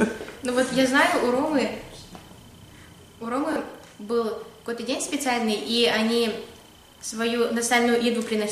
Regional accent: Kazakhstan; now in United States; Я говорю, я из Казахстана.

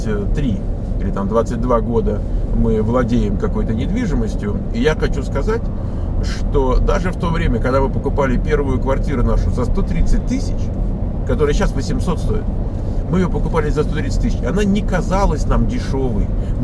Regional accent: Moscow, Russia; мы же из Москвы, мы из большого города

